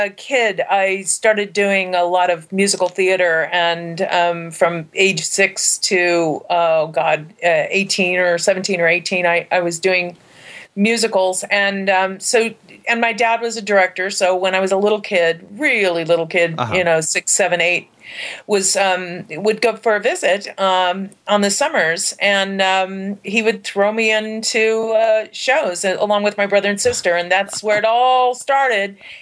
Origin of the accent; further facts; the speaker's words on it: San Diego, California, United States; And I'm from San Diego.